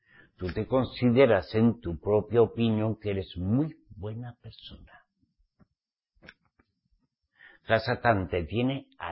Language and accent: Spanish; Spain; soy nativo español.